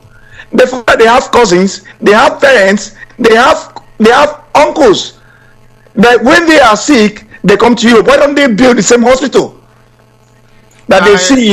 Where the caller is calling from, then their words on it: London, United Kingdom; calling from London.